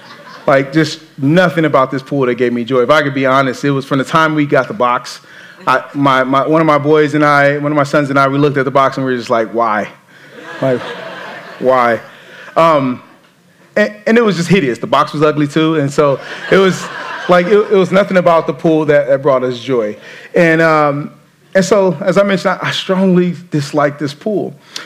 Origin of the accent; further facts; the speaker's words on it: Los Angeles, California, United States; When I grew up in Los Angeles, it's 80 degrees.